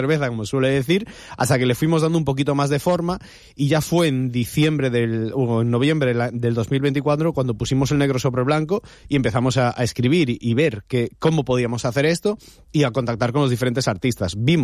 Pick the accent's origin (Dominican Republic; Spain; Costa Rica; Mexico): Spain; Galicia; now in Benidorm, Spain; Yo, por ejemplo, no tuve la suerte de nacer aquí, yo soy gallego